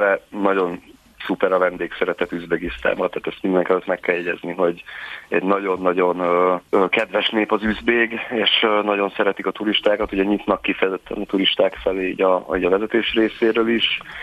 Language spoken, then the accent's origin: Hungarian; Hungary; amikor mondtam, hogy Magyarországról jöttem